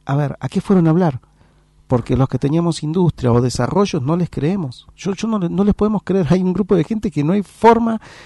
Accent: Pilar, Buenos Aires Province, Argentina; vuelvo de nuevo de donde soy, de Pilar. Y en Pilar, hoy vos ves a la gente que está propiciando política

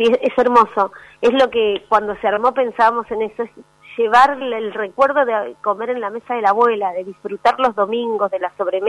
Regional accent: General Pinedo, Chaco, Argentina; Yo soy del Chaco, de General Pinedo.

